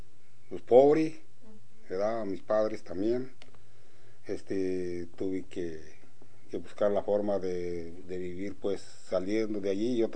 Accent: Chilchota, Michoacán, Mexico; born there; Nací en Chilchota, Michoacán. ¿La fecha también? ¿La fecha? Sí. Uh-huh. Nací el mes 9, uh-huh. 1 del 37. Okay. En Chilchota.

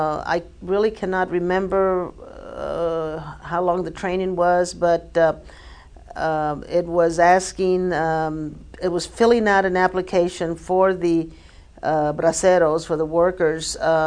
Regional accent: El Paso, Texas, United States; I grew up in central El Paso, here in El Paso.

